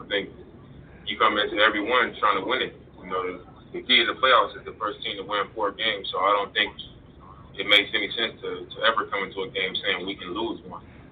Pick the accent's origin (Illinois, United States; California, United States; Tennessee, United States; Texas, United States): California, United States; Oakland; My hometown was East Oakland was being represented in the arena, so I had to show my love.